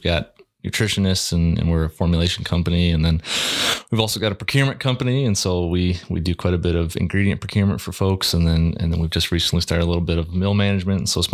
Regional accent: Orange City, Iowa, United States; currently reside in Northwest Iowa. Just moved back to my hometown of Orange City, so that's been fun.

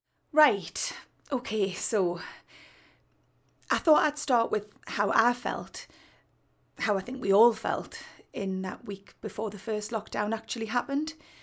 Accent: South Shields, North East England, United Kingdom; I'm from South Shields. I'm 34.

